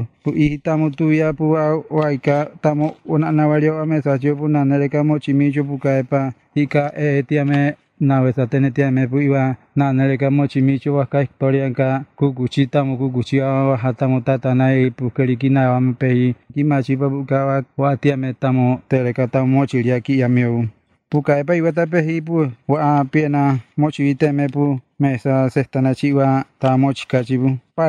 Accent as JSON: {"language": "Spanish", "town": "Miramar", "country": "Mexico", "tie": "born there", "said": "tengo 47 años, nací en Miramar, en 1958, 9 de febrero."}